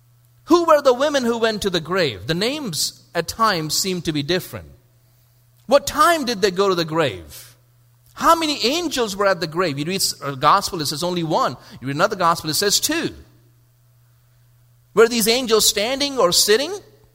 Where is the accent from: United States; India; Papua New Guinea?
India; I grew up in India